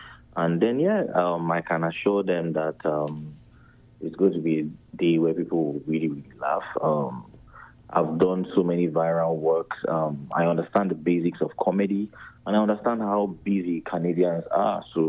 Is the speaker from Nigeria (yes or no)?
yes; Nigeria; moved away; as a Nigerian, sometimes most of our jokes we might say it in the dialect and the Pidgin English